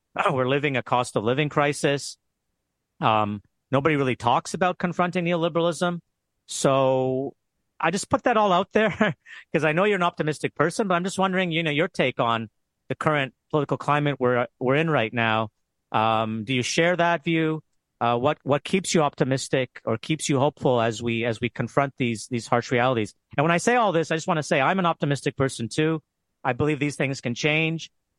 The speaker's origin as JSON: {"language": "English", "town": "Toronto", "region": "Ontario", "country": "Canada", "lives_now": "Montreal, Canada", "said": "We're both from Toronto, but we've lived in Montreal for a long time."}